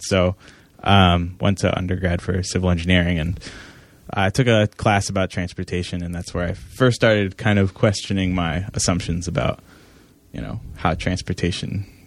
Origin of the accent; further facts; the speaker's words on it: Naugatuck, Connecticut, United States; So I'm from Naugatuck, Connecticut, which is southwestern Connecticut.